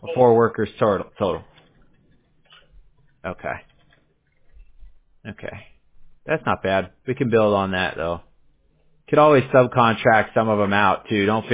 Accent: Newport Beach, California, United States; I grew up in Newport Beach in Orange County, Southern California.

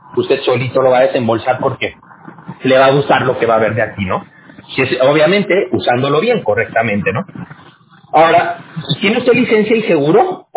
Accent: Aguascalientes, Mexico; accent: Mexican; now in California, United States; Y yo me crié en Aguascalientes, ¿ok? Entonces yo me crié allá y ya tiene como unos 20 años que me vine a vivir aquí a California.

